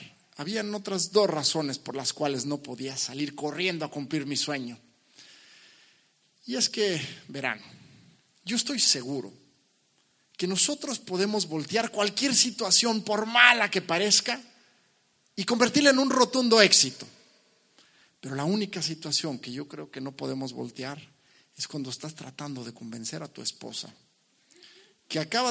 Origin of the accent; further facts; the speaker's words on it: Mexico; También está el hecho de que soy mexicano. Que México no tiene deportes de invierno.